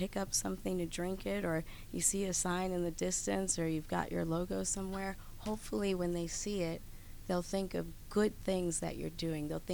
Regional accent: Toledo, Ohio, United States; now in New York City, United States; I'm from Toledo, Ohio, and I originally moved to New York City to pursue arts career.

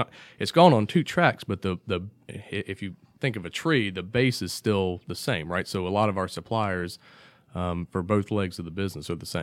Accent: Georgia, United States; growing up in Northwest Georgia and being in the carpet industry

